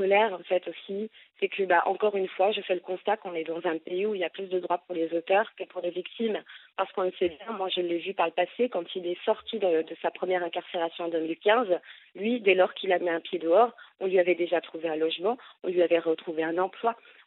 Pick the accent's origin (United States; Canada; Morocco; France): France; Angers, Pays de la Loire; Moi, je suis née à Angers. J'ai grandi à Angers. Tout mon tissu, mon environnement, il est à Angers.